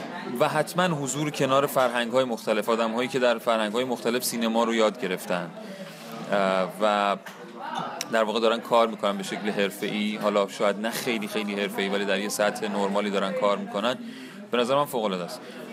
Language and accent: Persian; Iran; امسال هم باز من مشخصا از ایران اومدم.